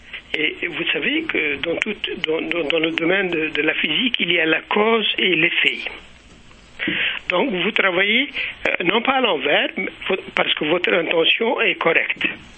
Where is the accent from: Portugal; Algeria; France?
Algeria; je suis algérien